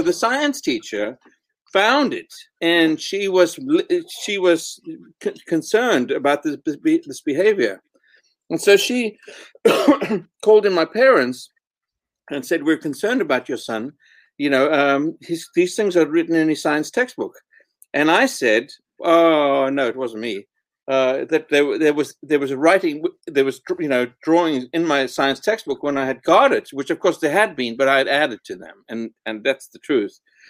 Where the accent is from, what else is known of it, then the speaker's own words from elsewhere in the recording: Johannesburg, Gauteng, South Africa; I am. I am. I was born in Johannesburg. And I was there pretty much...